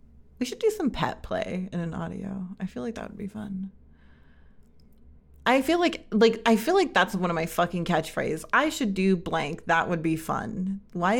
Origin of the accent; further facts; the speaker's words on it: Los Angeles, California, United States; moved away as an adult; I grew up in California. I am from Los Angeles. I moved here because it was affordable